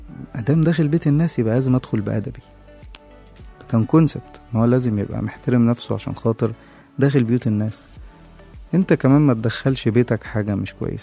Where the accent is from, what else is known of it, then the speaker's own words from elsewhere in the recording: Shubra, Cairo Governorate, Egypt; لأن أنا أصلا من شبرا